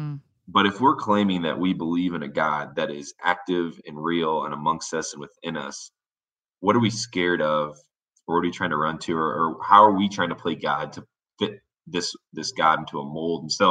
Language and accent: English; Warsaw, Indiana, United States; And so I've been here and in LA a lot. And I grew up in Indiana.